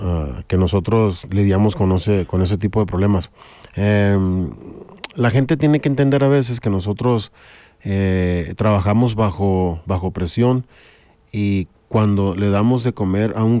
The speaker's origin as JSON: {"language": "Spanish", "country": "Mexico", "said": "porque soy mexicano, mucha gente le pone molasses"}